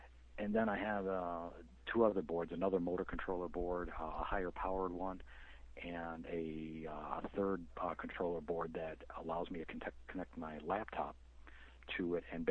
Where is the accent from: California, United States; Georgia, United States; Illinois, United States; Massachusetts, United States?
Illinois, United States; Bolingbrook; Bolingbrook, Illinois.